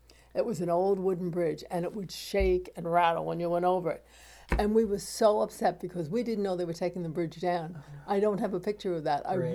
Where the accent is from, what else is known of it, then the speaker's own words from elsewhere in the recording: New York City, New York, United States; Well, in the neighborhood I grew up in Upper Manhattan, everybody knew everybody.